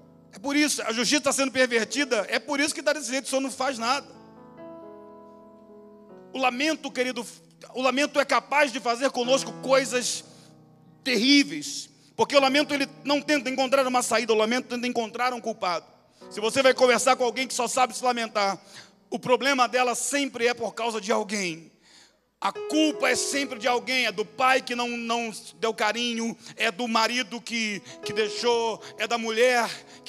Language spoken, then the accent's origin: Portuguese; Chatuba, Rio de Janeiro, Brazil; born there; Nasci da Chatuba, lá na Baixada Fluminense, um lugar violento, de miséria, numa família muito pobre, de 11 filhos. E eu sou o 11º dessa família.